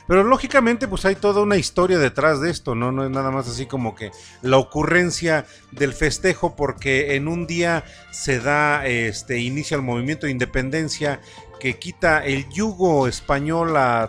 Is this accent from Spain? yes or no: no; Mexico; De hecho, yo ya puse mi bandera. Exacto. Como buen mexicano.